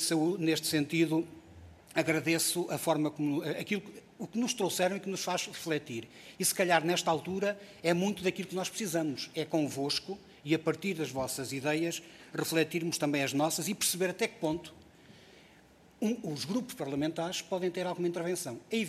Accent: Vila Pouca de Aguiar, Vila Real, Portugal; Eu sou natural de Vila Pouca da Guiar, do distrito de Vila Real. Desde pequenino me habituei a ser mordido ou a ser ferrado pelas abelhas. Exatamente, porque a casa de morada da minha família era numa encosta, na chamada Encosta da Cruz

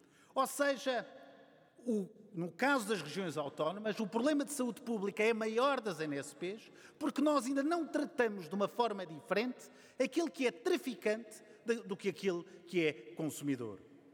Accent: Azores, Portugal; Outras há, de onde eu venho, dos Açores, ou da região autónoma da Madeira, onde tudo novo acontece.

